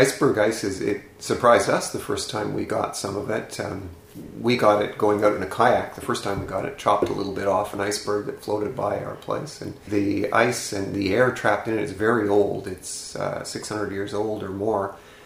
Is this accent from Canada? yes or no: yes; Kapuskasing, Ontario, Canada; I grew up in northern Ontario in a place called Kapuskasing, and I went to school at the University of Guelph in southern Ontario.